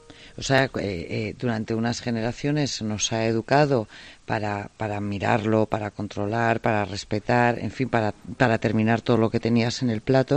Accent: Burgos, Castile and León, Spain; Yo soy del Burgos austero.

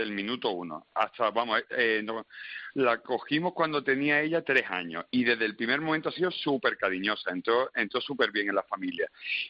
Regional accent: El Borge, Andalusia, Spain; en mi pueblo, en el Borges, en la Sarquía, aquí en Málaga, todo el mundo tenía un burro en esa época

